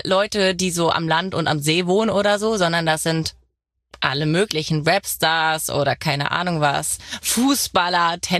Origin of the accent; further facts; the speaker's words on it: Cloppenburg, Lower Saxony, Germany; Ursprünglich komme ich aus Kloppenburg, ganz kleines Städtchen in der Nähe von Bremen. Wenn Leute Bremen nicht kennen, sage ich Hamburg.